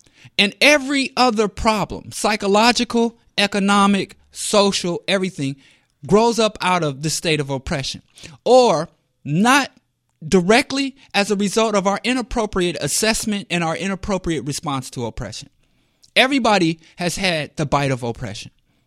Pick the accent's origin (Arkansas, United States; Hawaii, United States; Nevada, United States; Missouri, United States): Missouri, United States; Kansas City; I was born and raised in Kansas City. Landlocked. I'm a landlubber.